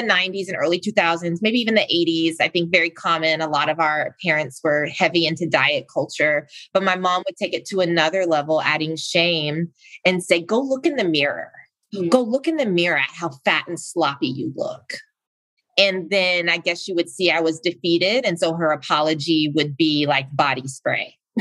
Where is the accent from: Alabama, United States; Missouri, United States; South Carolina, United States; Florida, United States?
South Carolina, United States; I grew up in South Carolina. I went to school in Virginia, college in Virginia.